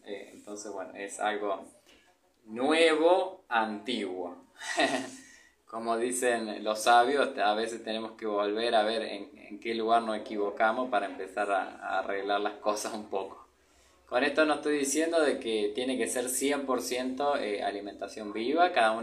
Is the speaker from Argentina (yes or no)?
yes; Argentina; soy asistente en alimentación y nutrición. Soy de Argentina, pero ahora estoy viajando. Hace 1 año y 2 meses que estoy viajando, estoy ahora en Guatemala.